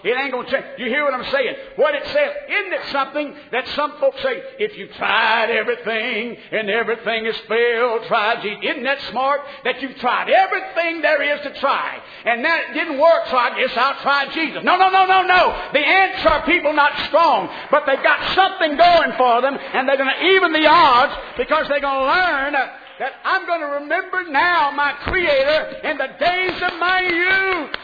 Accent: United States; So the people that are born in the good old USA, and thank God I'm an American, and I'm proud of it

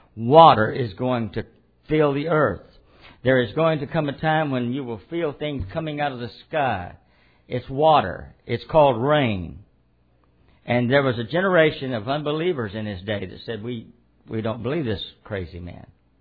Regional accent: United States; Let me tell you something. I'm an American. I love America.

